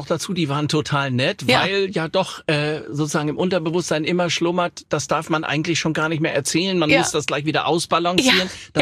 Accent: Offenbach, Hesse, Germany; born there; Und ich bin ja in Offenbach geboren und der hat immer gesagt

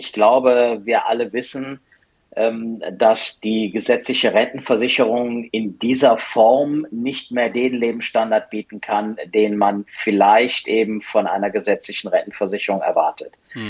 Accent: Cologne, North Rhine-Westphalia, Germany; born there; Ich glaube, da kommt man so als gebürtiger Kölner nicht ganz drum herum.

